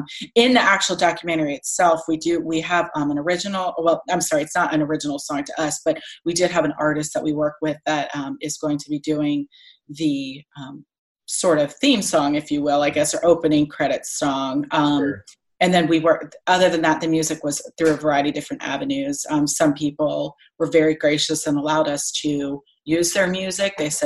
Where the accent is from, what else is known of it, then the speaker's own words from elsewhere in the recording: Florida, United States; And I grew up in Florida, so seeing a lot of space shuttle launches